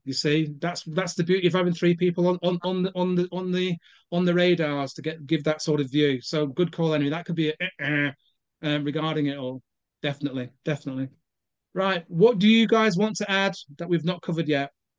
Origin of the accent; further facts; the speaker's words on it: Jamaica; I'm Jamaican